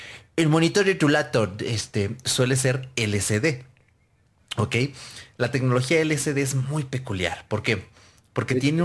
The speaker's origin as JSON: {"language": "Spanish", "country": "Spain", "said": "recordad, soy español"}